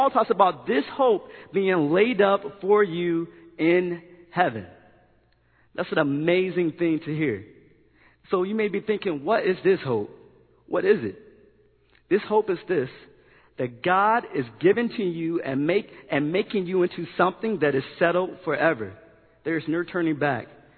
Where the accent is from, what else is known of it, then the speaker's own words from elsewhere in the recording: Virginia, United States; I'm from Virginia, and every time I go home, I go to my father's house